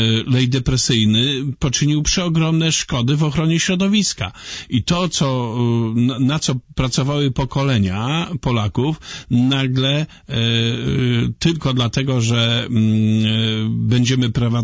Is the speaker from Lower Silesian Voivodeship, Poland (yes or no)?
yes; Lubin, Lower Silesian Voivodeship, Poland; bo ja jestem z Lubina, więc zupełnie niedaleko.